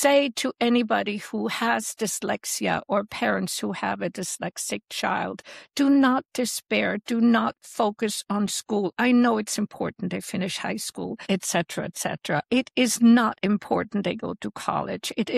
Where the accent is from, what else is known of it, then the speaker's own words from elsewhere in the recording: Switzerland; growing up in Switzerland